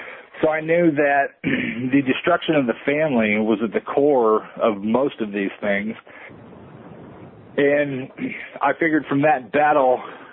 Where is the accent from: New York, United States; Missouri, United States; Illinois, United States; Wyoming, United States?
Wyoming, United States; Casper; born there; I was born in Casper, Wyoming.